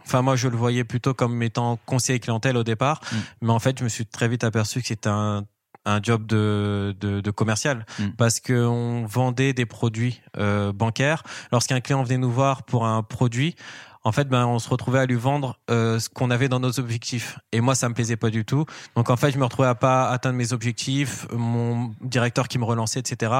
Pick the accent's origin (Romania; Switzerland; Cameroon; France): France; Villepinte, Île-de-France; Je suis originaire de Seine-Saint-Denis, donc à Villepinte, où j'ai fait toute mon enfance